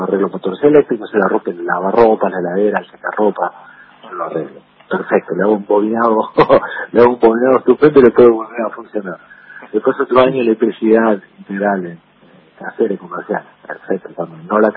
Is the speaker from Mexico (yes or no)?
no; Florencio Varela, Buenos Aires Province, Argentina; en el barrio donde venía, de donde vengo yo, ahí en el barrio Malvinas de Florencio Varela, cerquita de Claypole, a unas cuadras de Claypole.